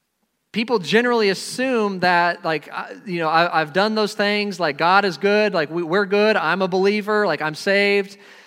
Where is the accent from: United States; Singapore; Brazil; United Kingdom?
United States; Indiana; So I came from Indiana.